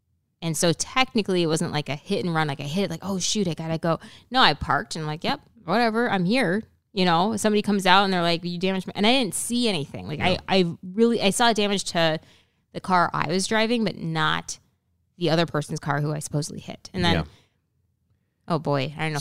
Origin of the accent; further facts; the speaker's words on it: Canada; because well, people know I'm from Canada, so I was not an American citizen at the time.